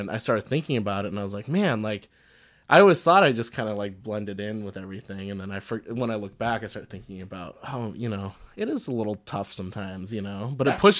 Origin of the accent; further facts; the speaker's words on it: Philippines; born there; I was born in the Philippines, but by blood, I'm not Filipino. Like, I'm Chinese and predominantly Irish.